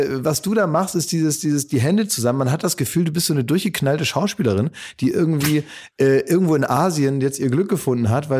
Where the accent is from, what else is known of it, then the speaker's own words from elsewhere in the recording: Berlin, Germany; Das ist ja für uns als Berliner egal.